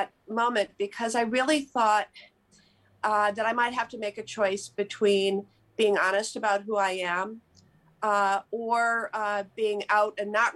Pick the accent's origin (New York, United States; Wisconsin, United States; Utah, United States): Wisconsin, United States; Madison; And so when I returned to Mad